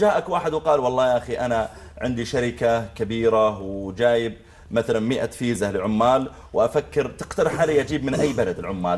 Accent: Saudi Arabia; قلت والله أنا I'm from Saudi Arabia.

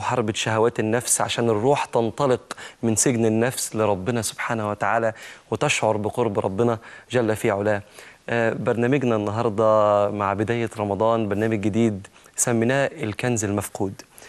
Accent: Egypt; جزء منه كان في بلدنا مصر

